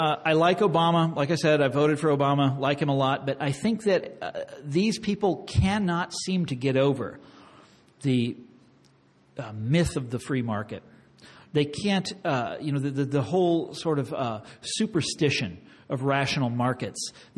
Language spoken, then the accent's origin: English; Kansas City, Missouri, United States; I'm from Kansas City.